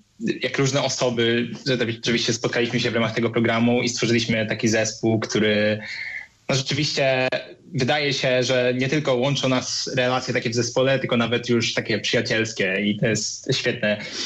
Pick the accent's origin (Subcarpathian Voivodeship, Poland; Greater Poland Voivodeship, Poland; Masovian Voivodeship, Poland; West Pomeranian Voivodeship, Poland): Masovian Voivodeship, Poland; Warsaw; Ja właśnie reprezentuję środek Polski, czyli Warszawę. Jestem studentem Warszawskiego Uniwersytetu Medycznego